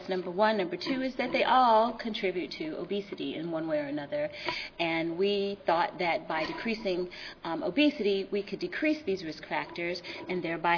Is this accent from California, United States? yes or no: yes; California, United States; I grew up in California, where we walk pretty much everywhere. So to move to Georgia, I was very surprised at the lack of sidewalks